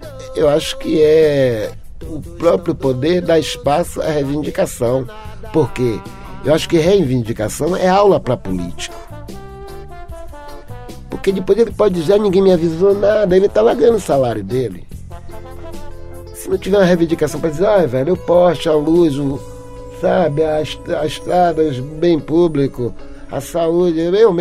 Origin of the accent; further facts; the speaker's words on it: Brazil; A gente não precisa copiar a União Soviética, nem copiar ninguém. A gente é brasileiro.